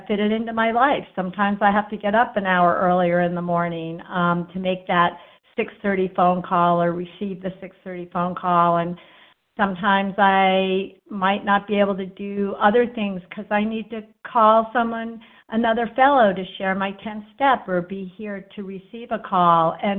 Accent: Virginia, United States; from Virginia, Southwest Virginia.

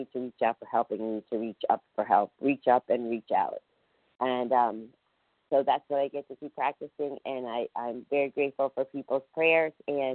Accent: Ohio, United States; now in New York, United States; And I forgot to say I'm from Ohio. Right now I'm in New York. Yay.

